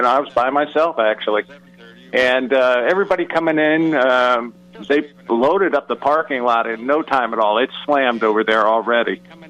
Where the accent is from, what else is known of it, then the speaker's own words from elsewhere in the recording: Ohio, United States; I'm originally from Ohio, so I have a lot of good contacts up there